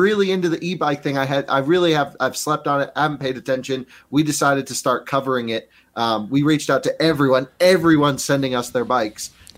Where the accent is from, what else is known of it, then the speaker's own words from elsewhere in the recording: Vermont, United States; Like, look, I'm from the Northeast. You know, I grew up basically in Vermont and have driven in snowy conditions my whole life